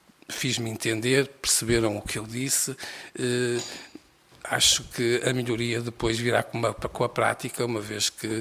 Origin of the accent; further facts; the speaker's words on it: Norte, Portugal; accent: Northern Portuguese; eu sou português, falo português, embora com sotaque do Norte, como já devem ter reparado, e com muito orgulho.